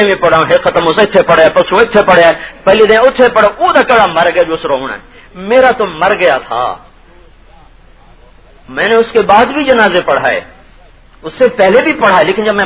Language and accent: Urdu; Tulamba, Punjab, Pakistan; ہم بیسیکل تلمبا کے ہیں